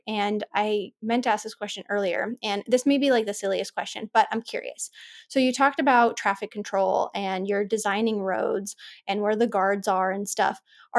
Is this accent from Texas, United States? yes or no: no; California, United States; I'm from California where even though the speed limit is 65 on our freeways, everybody drives 85.